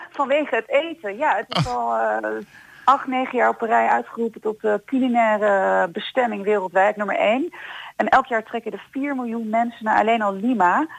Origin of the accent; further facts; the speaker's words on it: Apeldoorn, Gelderland, Netherlands; Waar ik ben geboren en getogen in Apeldoorn.